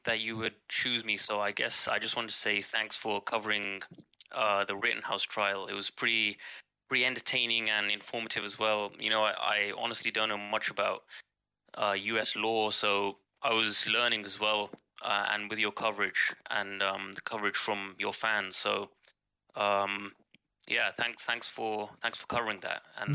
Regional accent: England, United Kingdom; Like, as an English person, you will never hear of something like this in your lifetime ever.

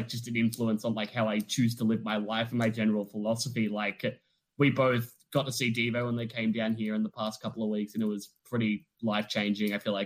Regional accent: Melbourne, Victoria, Australia; I'm from Melbourne

